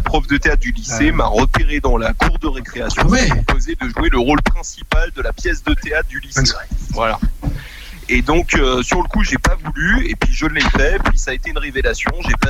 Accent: Trélazé, Pays de la Loire, France; je suis vraiment originaire d'Angers. J'ai grandi à Trélazé. Mes parents sont venus travailler à Trélazé dans les mines d'Ardoise. Ah ouais, famille de mineurs bretonnes et fiers

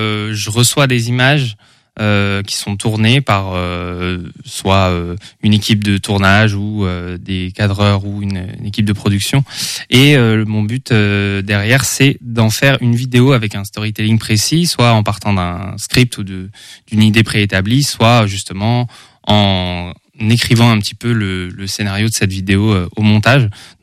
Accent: Rosporden, Brittany, France; je viens de Rospordin, donc c'est une petite bourgade en Bretagne, à côté de Concarneau, pour ceux qui connaissent.

